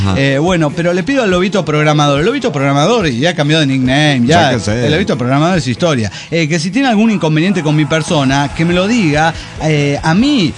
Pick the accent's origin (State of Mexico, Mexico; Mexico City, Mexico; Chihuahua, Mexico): State of Mexico, Mexico; Toluca; de Toluca la Bella.